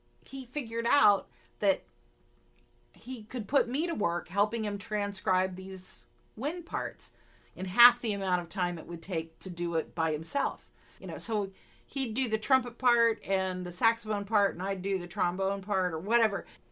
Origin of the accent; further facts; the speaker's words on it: Independence, Missouri, United States; born there; accent: Midwestern; I was born in Independence, Missouri in 1963.